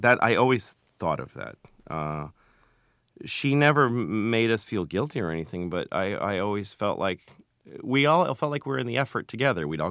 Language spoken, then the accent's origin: English; Boston, Massachusetts, United States; But I just loved stand-up my whole life, and I grew up in Boston